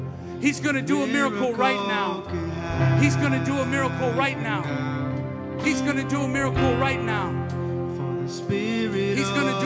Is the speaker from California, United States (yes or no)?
no; Gary, Indiana, United States; Like, yeah, I'm a kid from Gary.